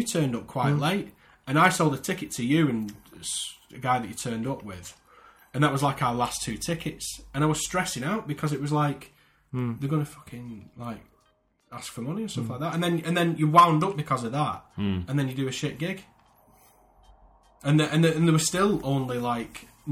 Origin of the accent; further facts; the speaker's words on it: Manchester, North West England, United Kingdom; I said, how am I supposed to sell 50 tickets? We're from Manchester. How am I supposed to sell 50 tickets in London?